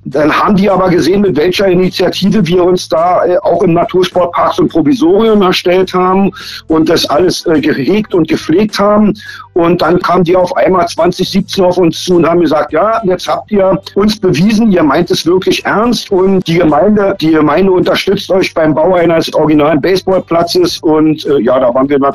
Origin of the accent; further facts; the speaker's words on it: Berlin, Germany; Ich bin in West-Berlin groß geworden und hatte ziemlich viel Kontakt mit den amerikanischen GIs.